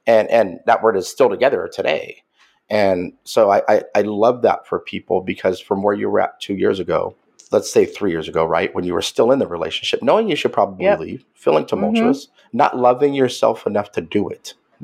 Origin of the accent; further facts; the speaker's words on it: Kansas, United States; because I grew up in Kansas, so I like control.